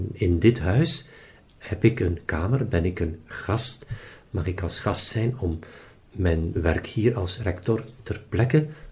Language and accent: Dutch; Steendorp, East Flanders, Belgium; also born or lived in Temse; En het dorp naast Temse, Steendorp, daar ben ik opgegroeid.